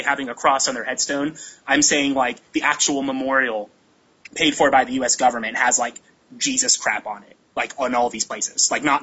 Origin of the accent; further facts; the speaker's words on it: United States; as an American, I am completely against the concept of hate speech in general.